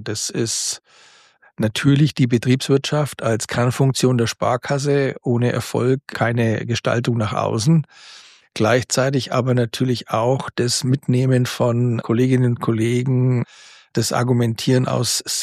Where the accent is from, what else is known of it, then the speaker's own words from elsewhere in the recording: Bavaria, Germany; Also meine Heimat ist das südliche Mittelfranken.